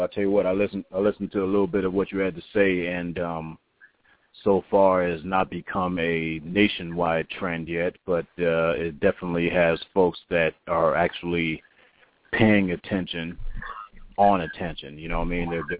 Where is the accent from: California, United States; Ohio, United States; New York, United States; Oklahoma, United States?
Ohio, United States; Cleveland; finding conscious brothers in my hometown of Cleveland, Ohio, I actually graduated out of John Marshall High School in 1989.